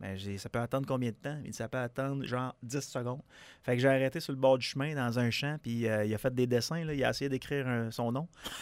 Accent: Quebec City, Quebec, Canada; born there; Je suis né à Québec, je connais mes spots.

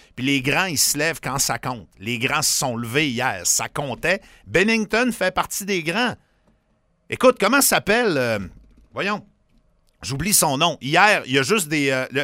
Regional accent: Quebec, Canada; Moi, je viens du Saguenay

